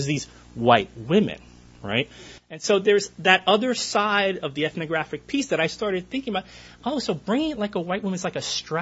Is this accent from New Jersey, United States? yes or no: yes; New Jersey, United States; I'm from Hudson County, as you can tell